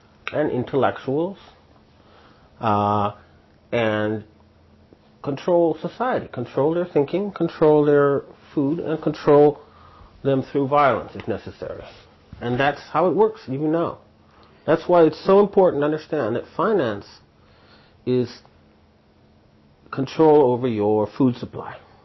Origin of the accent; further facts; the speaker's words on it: Canada; as a Canadian, I was always kind of proud of the War of 1812. Thought, hey, this little Canada managed to hold off the United States.